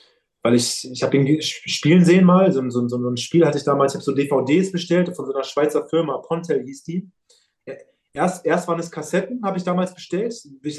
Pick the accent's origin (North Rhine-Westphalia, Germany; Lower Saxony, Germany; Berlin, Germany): Berlin, Germany; Ich bin groß geworden in Charlottenburg in Berlin. Genau, genau, Charlottenburg, also praktisch sehr zentral, sehr, sehr städtlich, also in der Nähe des Kudamms.